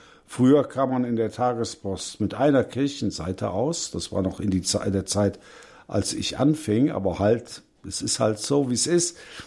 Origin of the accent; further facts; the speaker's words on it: Cologne, North Rhine-Westphalia, Germany; born there; Ich bin in Köln geboren, kölsch-katholisch